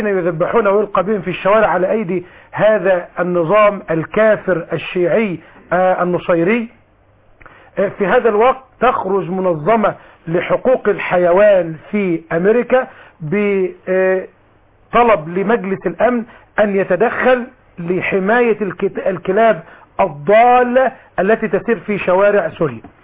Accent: Egypt

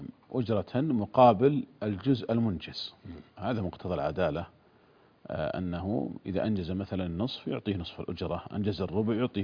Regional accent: Saudi Arabia; وكان هذا هو الذي عليه فتوى عندنا في المملكة العربية السعودية

